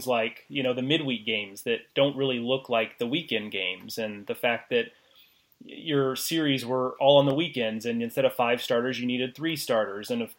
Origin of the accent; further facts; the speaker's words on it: Houston, Texas, United States; you know, I grew up in Houston, and my formative years of being a sports fan, if you will, and a part of that was college baseball, was kind of the late 90s and early aughts